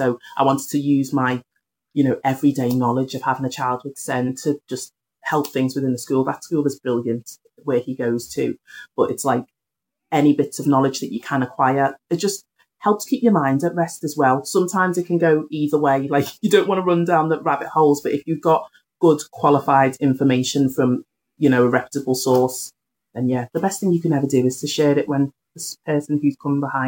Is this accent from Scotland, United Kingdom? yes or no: no; Liverpool, North West England, United Kingdom; I've thankfully met someone in Liverpool in my hometown who I love dearly.